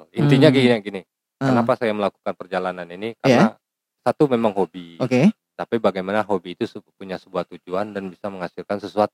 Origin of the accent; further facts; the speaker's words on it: Lahat, South Sumatra, Indonesia; born there; air terjun di daerah Sukajadi itu, tempat saya lahir tuh, di Lahat.